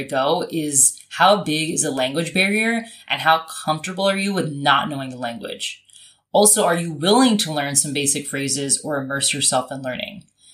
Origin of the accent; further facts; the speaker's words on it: Florida, United States; I'm originally from Florida. My mom is from Puerto Rico. We grew up by the beach.